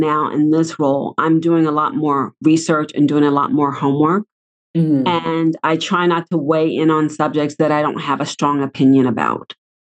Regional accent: Houston, Texas, United States; Well, I'm from Houston, so it has to be

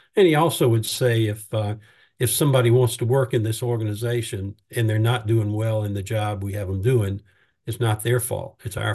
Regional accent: the South, United States; the thought process in that was I'm from the South.

